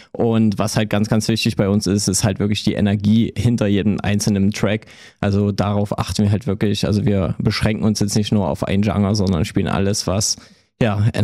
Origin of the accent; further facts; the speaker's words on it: Naunhof, Saxony, Germany; Aus Nauenhof bei Girma.